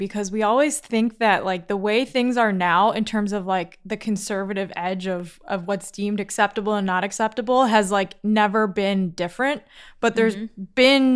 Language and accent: English; Illinois, United States; Molly, I'm from Illinois.